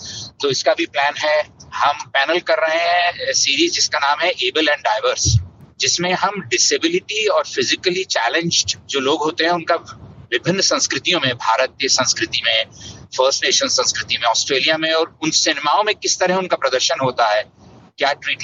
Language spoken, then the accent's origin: Hindi; India; now in Australia; आप और हम तो हिंदी फिल्मों की चर्चा कर ही सकते हैं, आप भी वहीं से हैं, मैं भी वहीं से हूँ